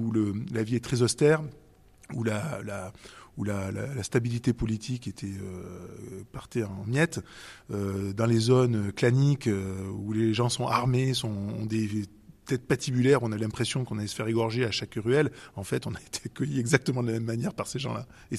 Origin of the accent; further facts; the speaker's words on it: France; Nous, on est des Français qui avons le luxe de pouvoir voyager.